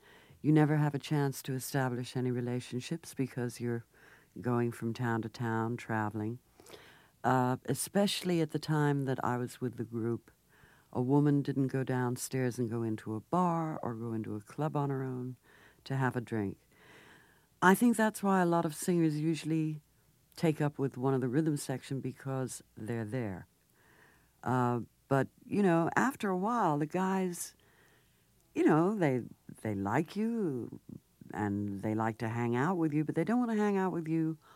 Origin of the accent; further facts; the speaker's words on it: Beverly Hills, California, United States; and I was raised in Beverly Hills in L.A.